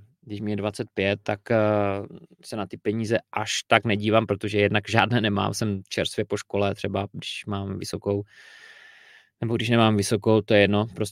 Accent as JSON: {"language": "Czech", "town": "Karviná", "region": "Moravian-Silesian Region", "country": "Czechia", "also_born_or_lived": "Manchester, United Kingdom / London, United Kingdom", "said": "Já osobně pocházím z Karviné, dneska tam je pod 50 tisíc obyvatel, když si tam bylo 70, dneska už pod 50. Pak jsem bydlel několik let v aglomeraci Manchester, kde je 3 miliony obyvatel těsně. A pak jsem bydlel chvíli v Londýně"}